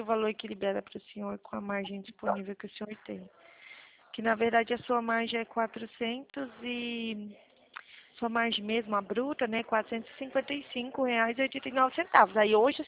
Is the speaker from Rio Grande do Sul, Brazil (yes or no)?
no; Mato Grosso, Brazil; Não, sou do estado do Mato Grosso. Eu, assim, eu estou falando do Mato Grosso do Sul, Dourados.